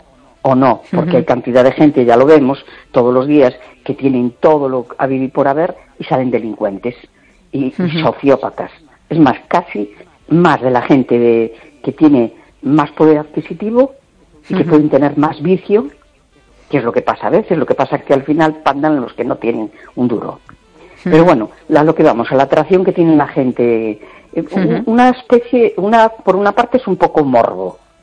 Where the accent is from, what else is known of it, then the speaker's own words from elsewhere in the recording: A Coruña, Galicia, Spain; de La Coruña.